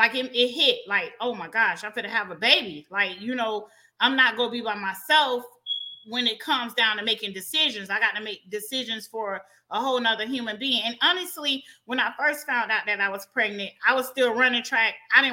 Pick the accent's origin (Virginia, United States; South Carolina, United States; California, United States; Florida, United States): Florida, United States; St. Petersburg; I was raised in the south side of St. Pete, born and raised in St. Pete. I grew up mostly in the Botley Park area.